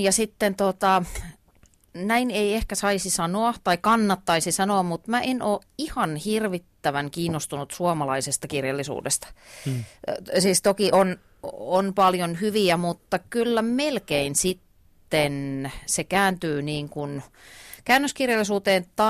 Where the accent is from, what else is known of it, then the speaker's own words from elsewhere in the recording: Ypäjä, Kanta-Häme, Finland; silloin kun mä olin pieni, niin mä asuin Ypäjällä, mä olen sieltä kotoisin. Ja vieläpä semmoisella Ypäjän aseman kylällä, jossa ei ollut yhtään muuta